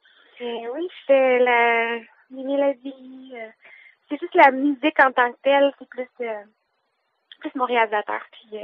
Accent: Saint-Joseph-du-Lac, Quebec, Canada; now in Saint-Hubert, Canada; En ce moment, je demeure à Saint-Hubert, mais j'ai grandi quand j'étais jeune à Saint-Joseph-du-Lac, dans le coin des Pommes.

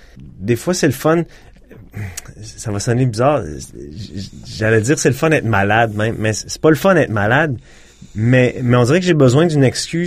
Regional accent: Montreal, Quebec, Canada; Je suis né à Montréal, j'ai passé les 30 premières années de ma vie là. Alors, je pense que peu importe où je vais décider d'aller vivre, je reste un Montréalais.

